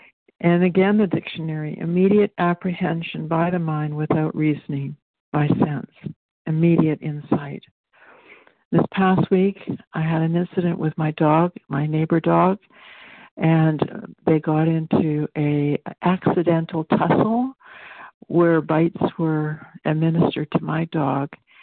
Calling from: British Columbia, Canada; I'm calling in from British Columbia, Canada.

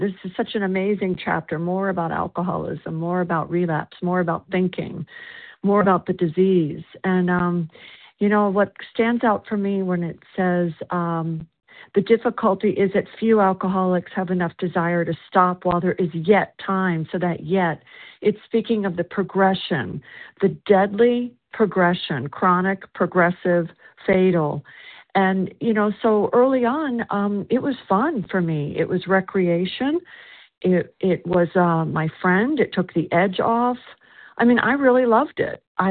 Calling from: South Carolina, United States

